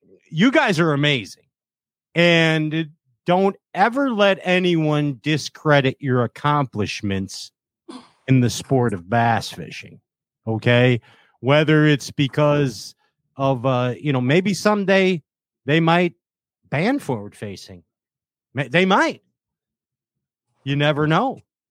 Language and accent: English; Chicago, Illinois, United States; I'm from the South Side of Chicago.